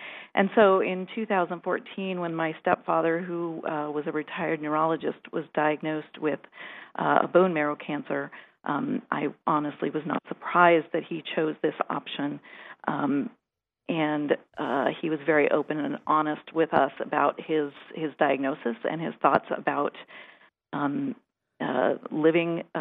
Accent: Oregon, United States; I grew up in Oregon. And so this conversation has been a part of my and my family's lives for a very long time.

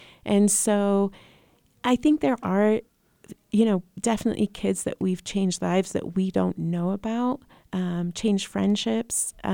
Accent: Wales, United Kingdom; now in United States; so I grew up in Wales, which sometimes you can hear my accent, sometimes you can't.

